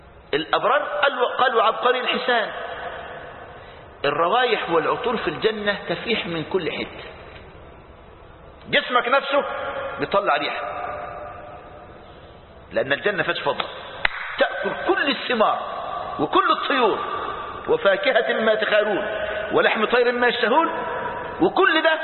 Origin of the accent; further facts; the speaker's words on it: Egypt; المانجا عندنا في مصر المانجا قد كده لو خليتها في البيت يومين تملأ البيت رائحة